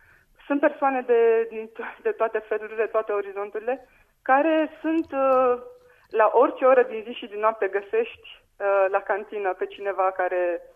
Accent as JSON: {"language": "Romanian", "country": "Romania", "tie": "born or raised there", "said": "eu venind totuși din România, sau cel puțin cum am fost eu crescută, cum am fost crescut în România, cum am fost crescută de părinții mei"}